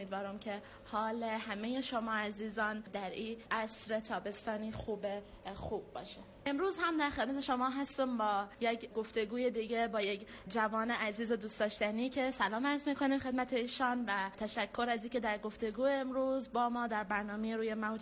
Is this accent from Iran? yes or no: no; Afghanistan; من میشم یک فرد افغانستانی